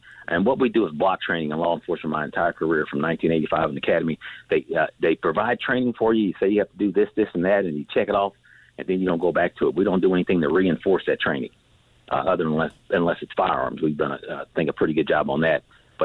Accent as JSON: {"language": "English", "region": "Midwest", "country": "United States", "tie": "born or raised there", "said": "I'm a black male, born and raised in the Midwest."}